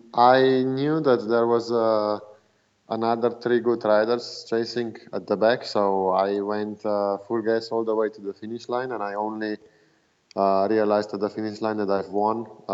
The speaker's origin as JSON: {"language": "English", "country": "Slovenia", "tie": "born or raised there", "said": "that would be my neighbor from my village in Slovenia. I grew up in the mountains, in a mountainous region."}